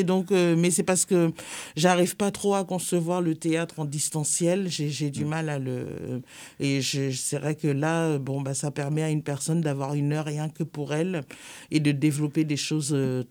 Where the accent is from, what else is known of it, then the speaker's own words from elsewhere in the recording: Haiti; parce que je viens, moi, d'Haïti.